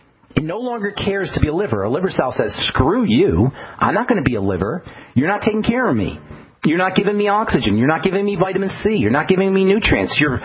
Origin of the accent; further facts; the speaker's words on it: New Jersey, United States; You know I'm from New Jersey, right?